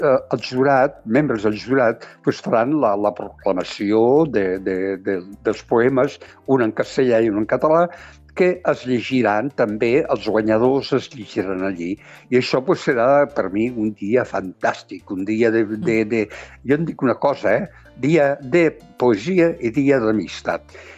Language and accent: Catalan; Mas de Barberans, Catalonia, Spain; jo sóc un masover que no em puc oblidar del meu poble, no em puc oblidar de la terra, del Montsià i del Baix Ebre. Jo sóc, en fi, entre Amposta, Tortosa i el Mas, i he viscut molts anys.